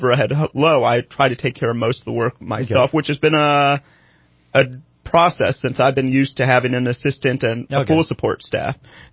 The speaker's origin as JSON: {"language": "English", "town": "Red Bluff", "region": "California", "country": "United States", "tie": "born or raised there", "said": "and we were the first East Indian family of ethnicity to move to the Red Bluff area."}